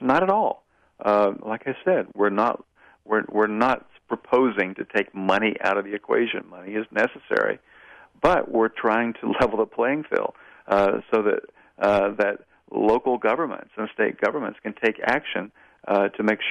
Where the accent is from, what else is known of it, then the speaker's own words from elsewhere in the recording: Tennessee, United States; And my home state is Tennessee